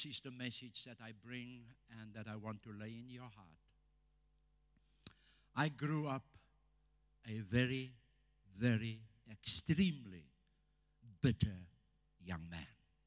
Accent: South Africa; first language Afrikaans; English is a second language; Of course, I said it in Afrikaans. You know, my mother tongue. I'm still learning to speak English.

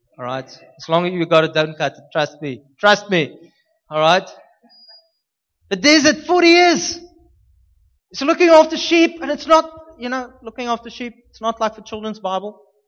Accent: Upington, Northern Cape, South Africa; Go to Upington. I'm from Upington.

